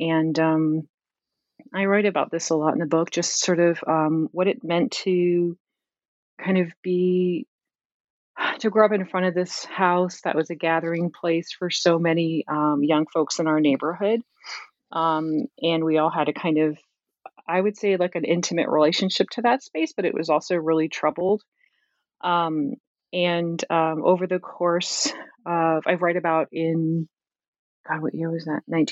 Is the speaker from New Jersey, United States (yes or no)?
yes; Camden, New Jersey, United States; Yeah, so I'm from Camden, New Jersey.